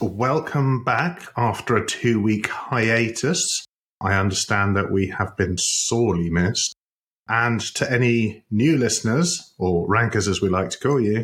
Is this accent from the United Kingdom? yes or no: yes; United Kingdom; We're too British for that kind of nonsense.